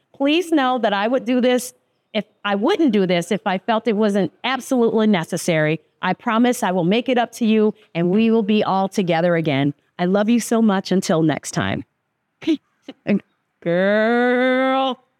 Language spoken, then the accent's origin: English; New York, United States; I'm from New York, okay? I'm not even from New York City. I'm from upstate New York